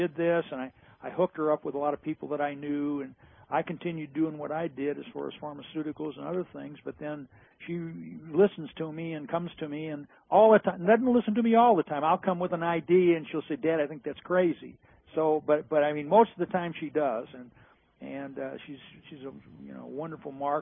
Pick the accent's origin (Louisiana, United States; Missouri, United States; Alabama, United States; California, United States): Missouri, United States; St. Louis; we're from the Midwest in St. Louis, which is probably, to talk about ivory tower and stuffy, man, oh man.